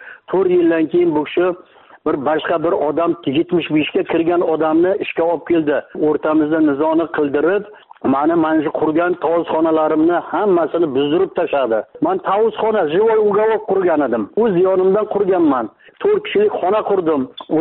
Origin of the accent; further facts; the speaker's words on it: Kattakurgan, Samarqand Region, Uzbekistan; Men Kattaqo'rg'on, Samarqand oblasi Kattaqo'rg'ondanman. … pensionerman.